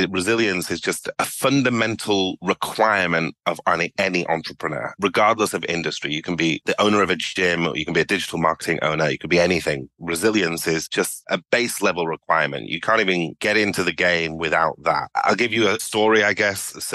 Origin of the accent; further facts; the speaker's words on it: Sudan; And we're originally from the Sudan in Africa.